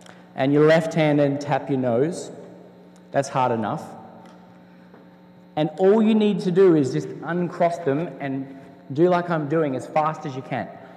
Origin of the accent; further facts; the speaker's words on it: Australia; All right, so I am from Australia. I do speak a little bit funny.